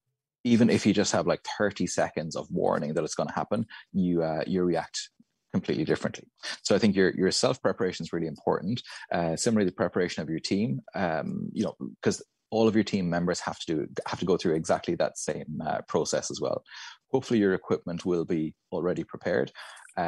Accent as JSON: {"language": "English", "country": "Ireland", "lives_now": "Australia", "said": "I'm not Australian, as you can hear from my accent. I'm from Ireland."}